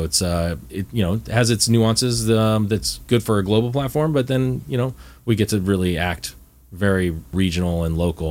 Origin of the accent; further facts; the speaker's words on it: San Diego, California, United States; I grew up in San Diego, which actually happens to be the home of Jack in the Box Corporate